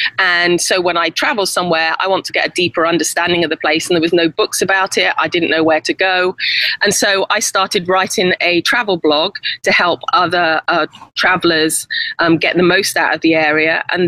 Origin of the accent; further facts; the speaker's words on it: England, United Kingdom; now in United States; I'm actually from England originally, but I've lived in the States for 27 years. And we bought a house in Turkey about 8 years ago.